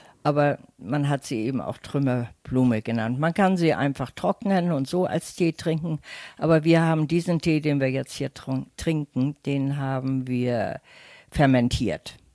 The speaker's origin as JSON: {"language": "German", "region": "Hamburg", "country": "Germany", "tie": "born or raised there", "said": "Aber ich bin ja auch seit 1943, das war dann die 2. Klasse, bin ich in Großborstel zur Schule gegangen. Im Brödermannsweg."}